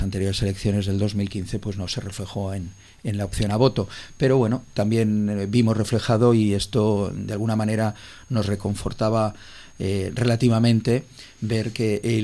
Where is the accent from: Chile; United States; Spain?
Spain; Catalonia; nos une a España, nos une como catalanes a Cataluña, en tradición, en cultura y sobre todo en arraigo